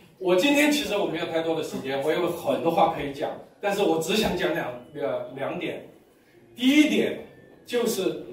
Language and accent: Chinese; Hong Kong; 今天我真的就我就是香港人